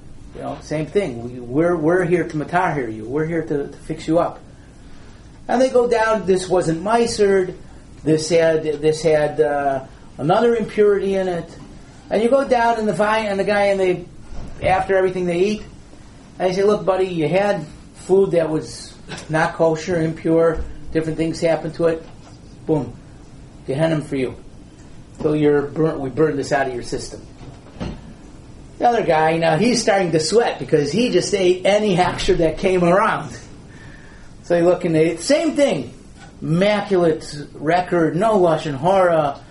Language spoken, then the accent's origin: English; Detroit, Michigan, United States; also born or lived in Gush Etzion; I used to live in the Gush Etzion area. And the reporter is doing a article on me for my hometown, Detroit.